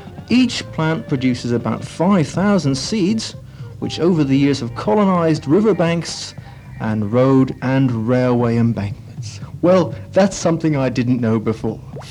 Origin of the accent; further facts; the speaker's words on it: Toronto, Ontario, Canada; They're from my hometown, originally of Toronto